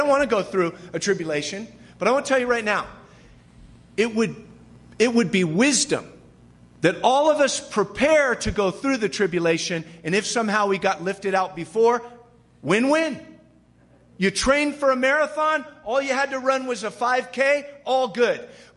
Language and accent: English; California, United States; I grew up in Orange County, which means that I grew up on rock. I could throw a rock and hit Calvary Chapel, Costa Mesa.